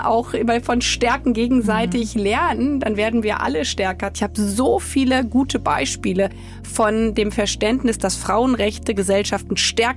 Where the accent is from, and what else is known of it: Germany